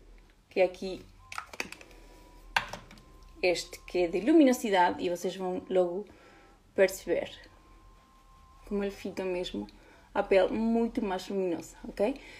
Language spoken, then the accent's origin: Portuguese; Uruguay; Portuguese is a second language; now in Portugal; Para quem está a perguntar do meu sotaque, eu sou do Uruguai e moro cá há 13 anos e pronto, este é o português que temos